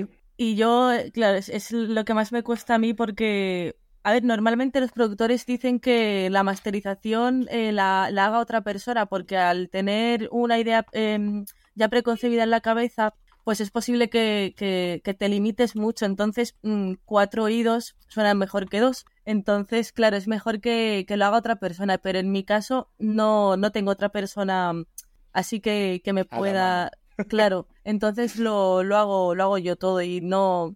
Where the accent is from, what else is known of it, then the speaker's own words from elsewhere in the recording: Castilla-La Mancha, Spain; also born or lived in Madrid; Pues yo soy de Castilla-La Mancha. He estado residiendo en Madrid 3 años, que es cuando creé el sello y demás, que también hacía eventos. Pero con el tema del COVID, pues tuve que volver